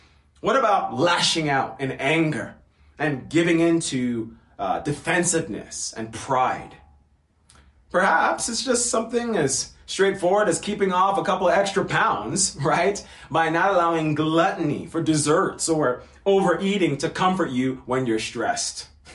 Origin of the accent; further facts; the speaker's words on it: United States; also born or lived in Nigeria; now in South Africa; Even as an American, I'm grateful to be here. Having been and lived in Nigeria for 3 years with my family